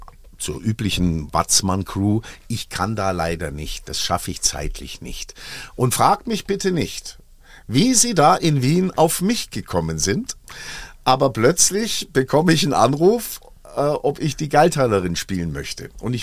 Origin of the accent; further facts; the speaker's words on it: Munich, Bavaria, Germany; born there; geboren in München, rechts der Isar, kurz vor der Tagesschau, am 23. Juni 1962.